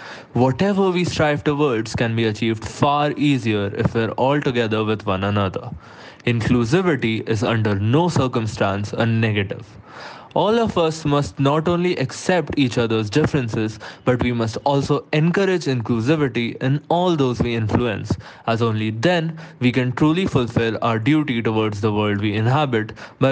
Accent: India; from India

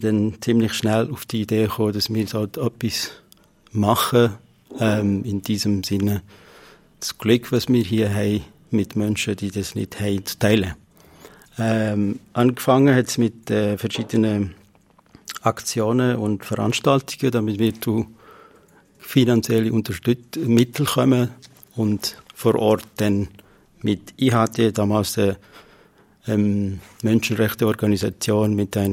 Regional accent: Iraq; now in Switzerland; Ich komme ursprünglich aus Nordirak

